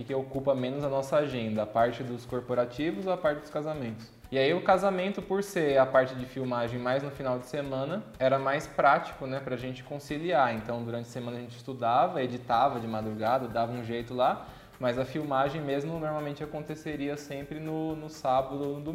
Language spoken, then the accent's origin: Portuguese; São Paulo, Brazil; a gente é de São Paulo, capital, né